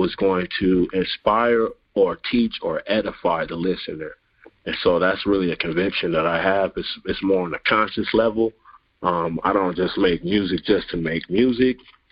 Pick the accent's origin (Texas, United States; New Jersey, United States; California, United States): California, United States; Los Angeles; I grew up in South Central, so it's that West Coast hip-hop.